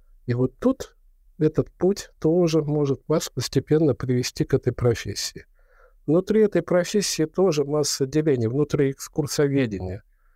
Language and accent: Russian; Saint Petersburg, Russia; now in Moscow, Russia; когда мне позвонили в очередной раз из моего родного города Петербурга, спросили, как там дела, я сказал, у нас в Москве. И вот на этой мысли поймал себя, что я стал стал москвичом.